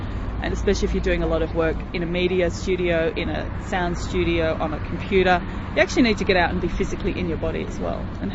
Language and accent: English; Sydney, New South Wales, Australia; I come from Sydney, Australia.